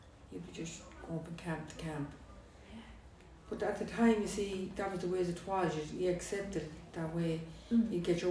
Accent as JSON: {"language": "English", "town": "Galway", "region": "Connacht", "country": "Ireland", "tie": "born there", "said": "I was born in Galway many years ago. I was born in the hospital, which was unusual at the time. I was one of 18 children."}